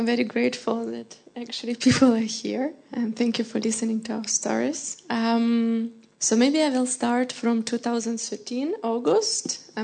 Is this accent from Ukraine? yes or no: yes; Ukraine; now in Berlin, Germany; since I'm coming from Ukraine, and you know that in Ukraine we have a war, and my husband is from Germany and his family lives in Berlin, Berlin definitely was an option for us, and we just moved in.